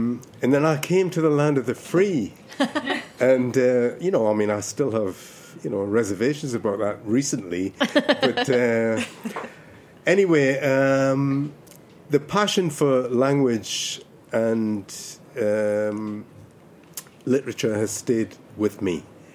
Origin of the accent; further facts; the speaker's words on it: Ireland; born there; I was born in Ireland. I was born on the West Coast, right?